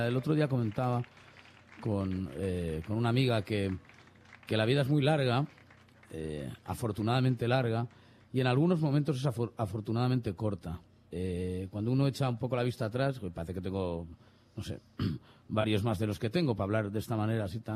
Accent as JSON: {"language": "Spanish", "town": "Santander", "region": "Cantabria", "country": "Spain", "also_born_or_lived": "Madrid", "said": "Soy cántabro, soy de Santander. La leyenda dice efectivamente que nací en Madrid, pero por pura equivocación."}